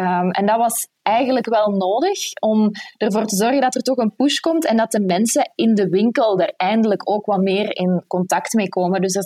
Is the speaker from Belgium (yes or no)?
yes; Belgium; Voor mij als Belg, die zelf ook van nature redelijk pessimistisch en nuchter is